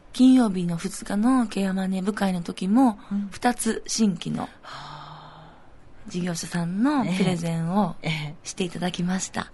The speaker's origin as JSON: {"language": "Japanese", "region": "Hyogo", "country": "Japan", "moved": "as an adult", "said": "兵庫県からこっちに来たので会社は辞めちゃったんですけども"}